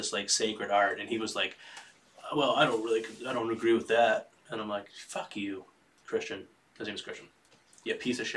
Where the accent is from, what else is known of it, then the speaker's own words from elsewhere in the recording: Cleveland, Ohio, United States; we're from Cleveland, the city that we live in.